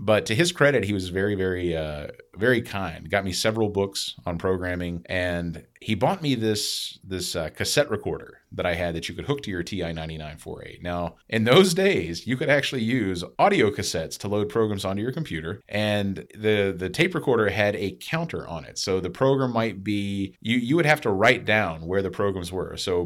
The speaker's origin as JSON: {"language": "English", "region": "Mississippi", "country": "United States", "tie": "born or raised there", "said": "you guys grew up in much bigger towns compared to where I grew up in Mississippi. It was a very tiny town."}